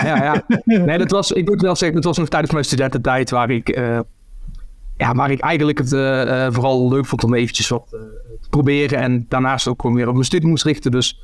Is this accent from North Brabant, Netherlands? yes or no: yes; North Brabant, Netherlands; had ik een foute party in Eindhoven, in de buurt waar ik vandaan kom